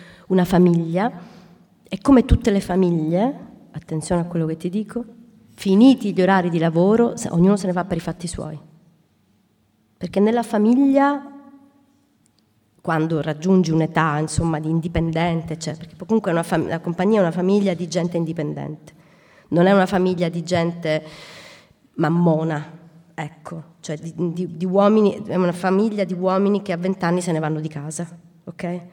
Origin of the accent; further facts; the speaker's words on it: Sicily, Italy; Ovviamente io mi è piaciuto molto di più lavorare su … pur essendo siciliana